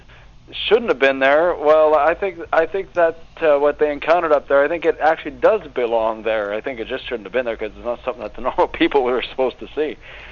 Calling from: North Bay, Ontario, Canada; I'd like to say I'm calling from Mars, but unfortunately I'm in North Bay, Ontario.

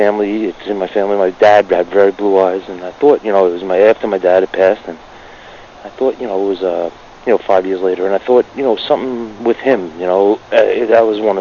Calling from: New York, United States; I'm calling from New York.

